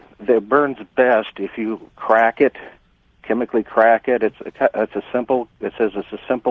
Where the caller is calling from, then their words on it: Peoria, Arizona, United States; I'm calling from Peoria, Arizona.